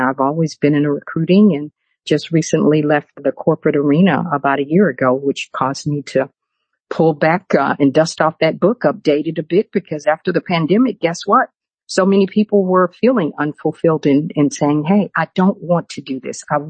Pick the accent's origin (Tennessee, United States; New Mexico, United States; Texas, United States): Texas, United States; Houston; Actually, I told you I grew up in Houston.